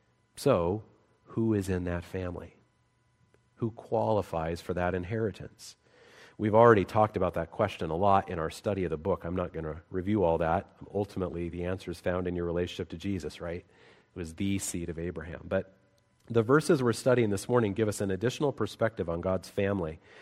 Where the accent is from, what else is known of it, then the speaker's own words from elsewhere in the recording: Salt Lake City, Utah, United States; I grew up in Salt Lake City, Utah, which I loved.